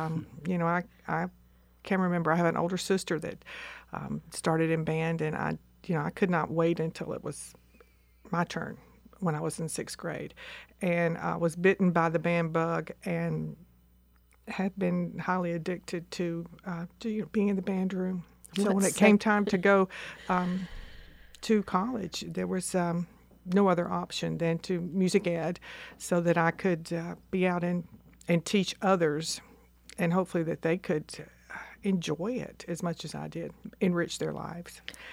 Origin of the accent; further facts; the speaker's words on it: South Carolina, United States; I actually grew up in South Carolina and got my bachelor's degree at University of Georgia in music education.